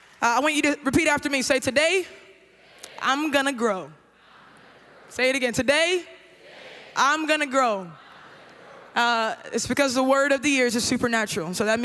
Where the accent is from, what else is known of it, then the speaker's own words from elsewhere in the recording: Columbus, Ohio, United States; I was raised in Columbus, Ohio, at an incredible... Oh yeah, we got some people. We got some Buckeyes. That's what I'm saying. That's what I'm saying. Okay. There's a lot of you. I'm at home for real. But I grew up in Columbus, Ohio.